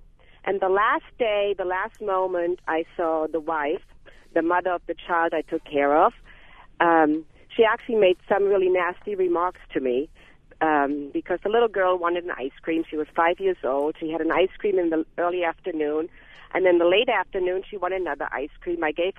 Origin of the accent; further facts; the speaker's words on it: Germany; English is a second language; now in United States; I started about 20 years ago when I came to this country. I came from Germany.